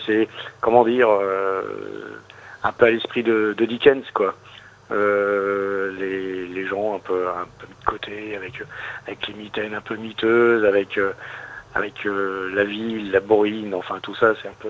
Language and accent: French; Grand Est, France; Moi, je suis des Ardennes.